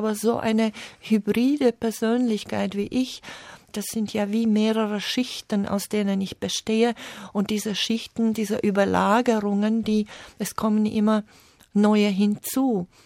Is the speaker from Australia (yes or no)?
no; Slovakia; now in Vienna, Austria; Dann komme ich aus der Slowakei, aus dieser Homogenität, komme ich nach Wien und da kommen mir ein paar Türken entgegen und da atme ich tief heimisch in der Fremde.